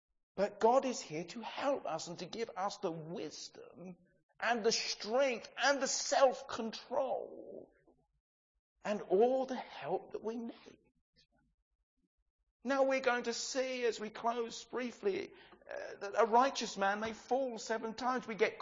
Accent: England, United Kingdom; We're English, so we don't have much of a congregation participation.

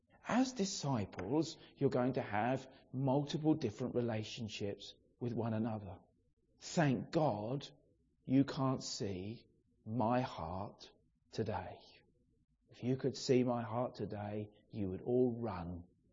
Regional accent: Brighton, South East England, United Kingdom; Now, if it was by my standard, growing up in Brighton, and all that that means to teenagers who have no grounding in the church and Sunday school

